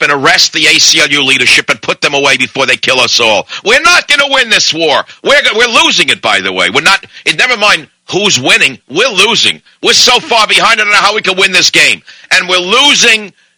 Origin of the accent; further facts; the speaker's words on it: Bronx, New York, United States; Well, that's very nice, but I'm from the Bronx.